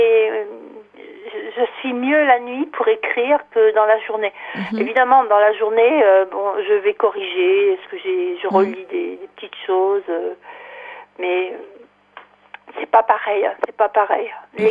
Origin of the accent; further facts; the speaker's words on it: Angoulême, Nouvelle-Aquitaine, France; born there; now in Gond-Pontouvre, France; Je suis à Gonpontouvre, mais je suis née à Angoulême.